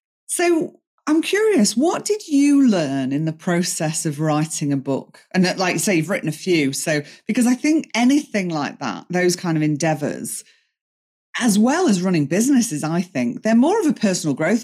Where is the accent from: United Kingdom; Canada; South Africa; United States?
United Kingdom; England; Like we're English.